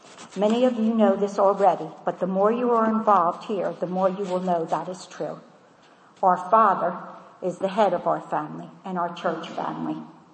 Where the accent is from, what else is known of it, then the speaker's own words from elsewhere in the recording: Philadelphia, Pennsylvania, United States; I was born in Philadelphia and raised a shouting Methodist, and I pray the Lord I still am.